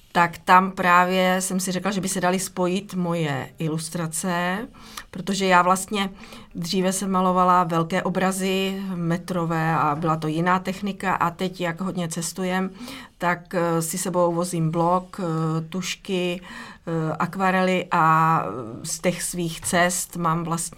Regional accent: Červený Kostelec, Hradec Králové Region, Czechia; Já pocházím z Červeného Kostelce

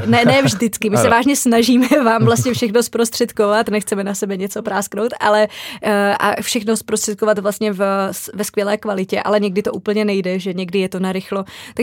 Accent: Slovakia; Czech is a second language; now in Czech Republic; když jsem se přestěhovala, protože to už jako nikdo by nějak jako neřekl, že jsem ze Slovenska

